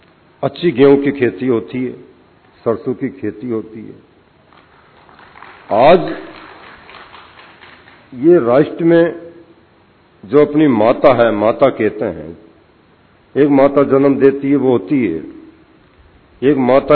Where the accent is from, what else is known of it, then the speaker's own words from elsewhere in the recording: Sheopur, Madhya Pradesh, India; मध्य प्रदेश में जंगल काफी लंबा चौड़ा है, मेरा जिला का 85% भाग जंगल में है और 15% ही प्लेन जगह पे है